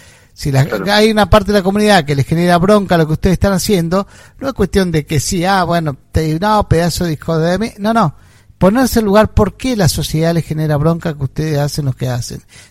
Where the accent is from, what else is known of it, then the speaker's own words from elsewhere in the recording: Argentina; no puedo estar yo como ciudadano argentino pagando impuestos